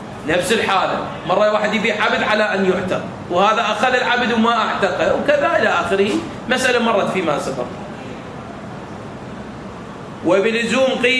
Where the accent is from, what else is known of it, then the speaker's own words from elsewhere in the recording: Iraq; فعلمت بأن ثمنه بهاي العملة شي يساوي عندنا بالعراق